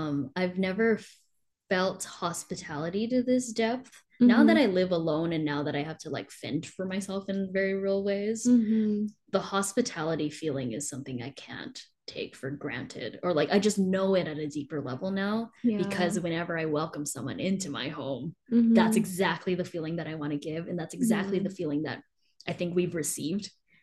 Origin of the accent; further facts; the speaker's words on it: Vancouver, British Columbia, Canada; not just because we're from Vancouver and because we had a friendship background to begin